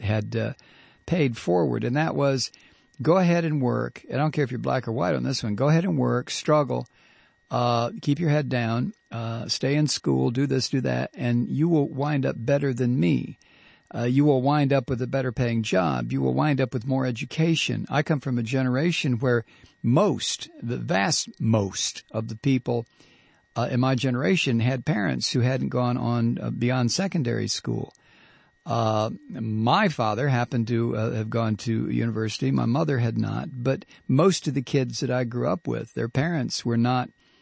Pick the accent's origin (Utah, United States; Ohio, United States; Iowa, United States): Ohio, United States; I was brought up in Ohio and not North Carolina, but, probably about the same, working class.